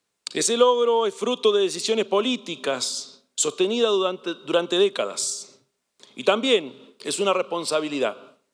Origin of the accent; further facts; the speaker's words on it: Uruguay; es coherente con una convicción que forma parte de nuestra identidad como uruguayo